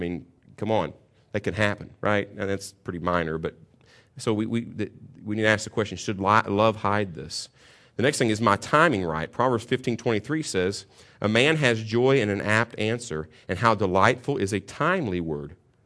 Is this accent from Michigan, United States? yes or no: no; Kentucky, United States; We could never have a conflict. We're from Kentucky.